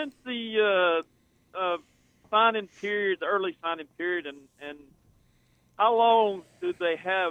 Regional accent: Pike Road, Alabama, United States; now in Smiths Station, United States; I'm originally from Pike Road, Alabama, and Montgomery had a couple of countries, and now I live in the Smith Station area

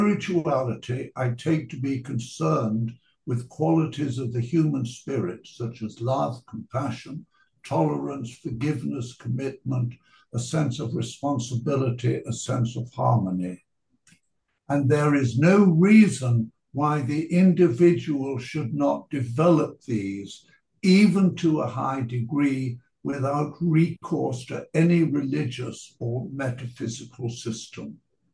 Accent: England, United Kingdom; Well, that tells us that we're English because we English love to talk about the weather, don't we, Steve?

